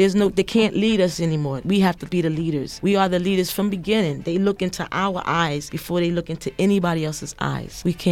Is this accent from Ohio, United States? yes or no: no; Philadelphia, Pennsylvania, United States; born there; I'm from the East Coast. I was born in Philadelphia.